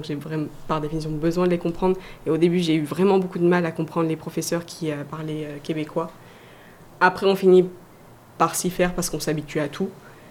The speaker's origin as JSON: {"language": "French", "country": "France", "said": "nous, en tant que Français de France, on a un français qui s'est modernisé"}